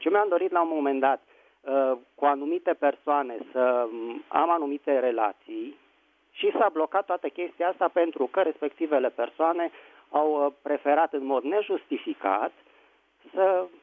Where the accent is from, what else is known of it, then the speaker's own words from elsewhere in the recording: Bucharest, Romania; din București.